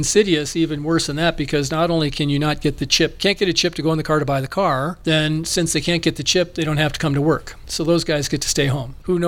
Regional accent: North Dakota, United States; I'm from North Dakota and dumb a Norwegian.

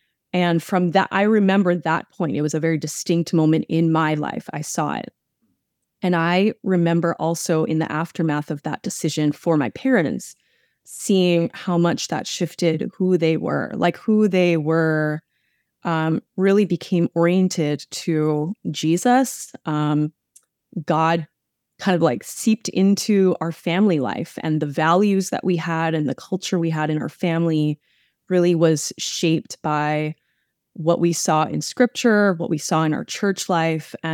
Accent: Maui, Hawaii, United States; I grew up on Maui in Hawaii. My parents were raised Catholic

